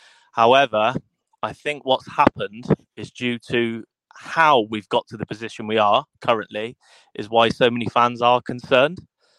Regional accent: Lea, East Midlands, United Kingdom; now in Bristol, United Kingdom; Yeah, I was born and bred in Lea, which was obviously a little village outside of Leicester, but due to family differences, I found myself residing down near Bristol.

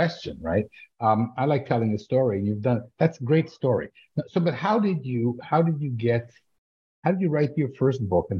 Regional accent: Canada; also born or lived in Israel; even though I'm Canadian-Israeli.

